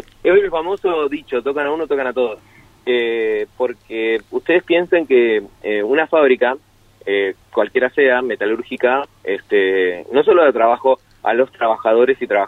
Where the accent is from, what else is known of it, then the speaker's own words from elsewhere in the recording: Tierra del Fuego, Argentina; nos envuelve no solo como argentinos, sino también como fueguinos.